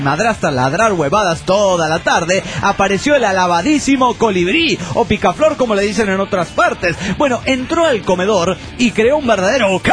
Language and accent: Spanish; Sucre, Chuquisaca, Bolivia; de Sucre, Bolivia.